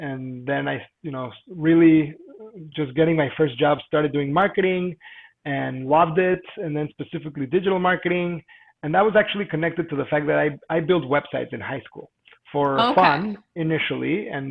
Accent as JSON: {"language": "English", "region": "Mexico City", "country": "Mexico", "said": "And I am from Mexico City myself, so I'm definitely exposed to, let's say, international things."}